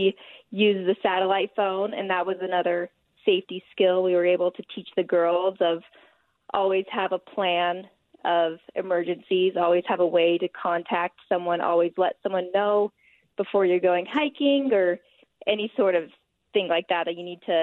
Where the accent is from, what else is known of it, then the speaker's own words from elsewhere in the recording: Utah, United States; Yes, I was born and raised here in Utah. Absolutely love it.